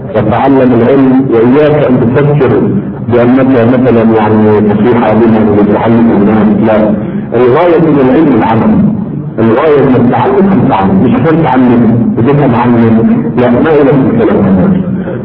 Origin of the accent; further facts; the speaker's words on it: Alexandria, Alexandria Governorate, Egypt; انا اسكندراني مش بتفهم البحر. بص طيب الاسكندراني بيسبح يعني